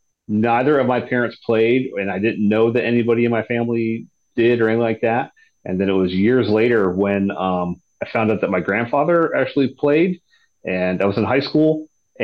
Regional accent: Pennsylvania, United States; No, I am from northwestern Pennsylvania, small

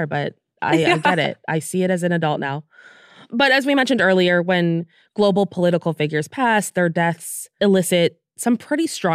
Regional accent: United States; we're from the United States, so we're kind of putting everything through the context of, like, our leaders.

